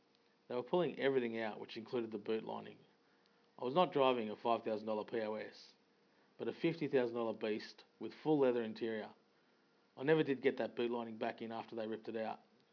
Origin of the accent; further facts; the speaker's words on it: Australia; I'm referring to my heritage and my appearance. Although born and bred in Australia, I've been reminded so many times over so many years by so many that I am a Wog.